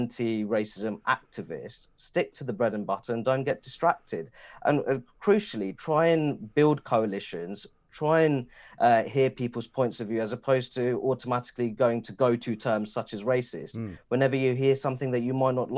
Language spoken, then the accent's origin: English; Luton, East of England, United Kingdom; my hometown of Luton